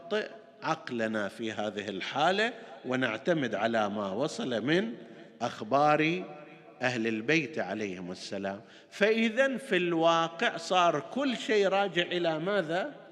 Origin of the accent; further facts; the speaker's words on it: Qatif, Eastern Province, Saudi Arabia; وكانت منتشرة هنا أيضا عندنا في القطيف ومناطقها المختلفة إلى أوقات قريبة